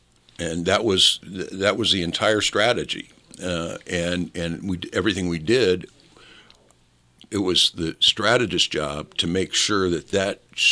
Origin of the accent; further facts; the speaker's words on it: Fredericktown, Ohio, United States; Strangely enough, I was born actually on Bell Fountain Avenue in Oakland Heights. And when my dad died, we moved to small town Fredericktown, Ohio